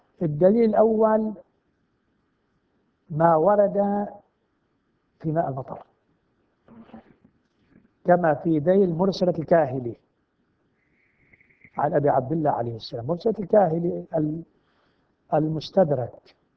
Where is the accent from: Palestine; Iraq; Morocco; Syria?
Iraq; Najaf, Najaf Governorate; بعض العلماء عندنا في النجف